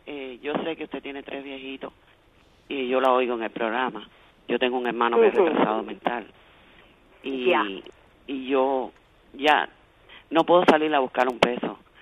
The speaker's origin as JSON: {"language": "Spanish", "country": "Cuba", "said": "yo soy cubana y soy de a pie."}